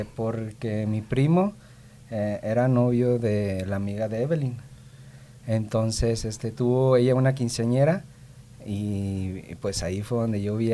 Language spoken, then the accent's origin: Spanish; Cuauhtémoc, Chihuahua, Mexico; Yo nací en Chihuahua, Chihuahua, y viví mayor parte de mi vida en Ciudad Cuauhtémoc, Chihuahua.